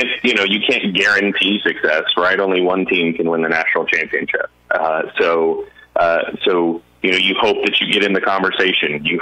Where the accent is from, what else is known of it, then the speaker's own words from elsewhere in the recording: Hot Springs, Arkansas, United States; I grew up in Arkansas. I'm from Hot Springs, and I grew up a Razorback fan.